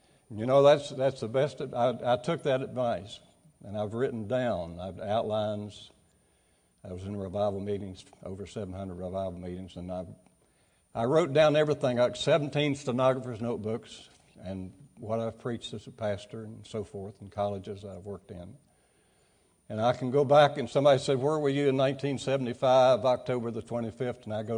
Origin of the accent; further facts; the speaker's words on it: Pratt, West Virginia, United States; But I grew up in Pratt, West Virginia.